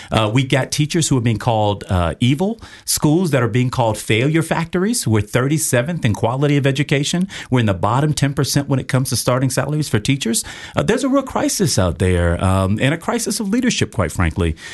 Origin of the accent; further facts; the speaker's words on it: Miami, Florida, United States; born there; I was born in Miami-Dade to my mother, who growing up was a school bus driver, and my daddy, who was a construction worker.